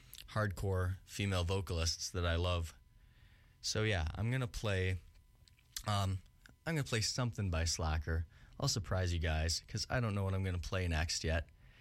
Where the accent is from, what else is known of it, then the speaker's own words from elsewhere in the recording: Hamilton, Ontario, Canada; because I'm always looking for music in Hamilton since I'm from Hamilton.